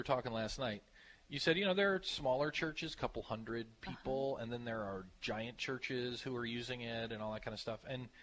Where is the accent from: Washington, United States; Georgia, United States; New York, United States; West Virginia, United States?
West Virginia, United States; Well, he must be from the city, because I grew up in West Virginia, and we had every kind of bean there was.